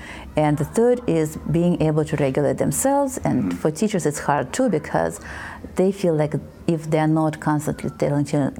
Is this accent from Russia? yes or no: yes; Russia; English is a second language; Well, my degree is in child development and educational psychology from Moscow State, and then PhD from Russian Academy of Education.